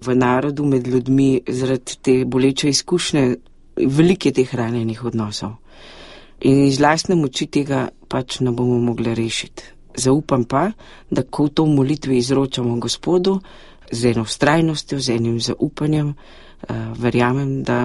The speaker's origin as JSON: {"language": "Slovenian", "town": "Frankolovo", "region": "Savinja", "country": "Slovenia", "tie": "born or raised there", "said": "Doma sem iz Frankolovega, ki je znano po stotih frankolovskih žrtvah med vojno"}